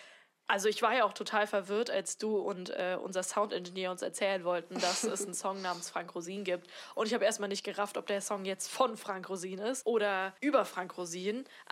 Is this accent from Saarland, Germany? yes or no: yes; Saarland, Germany; nämlich wo ich herkomme. Und da habe ich halt gesagt, aus dem Saarland.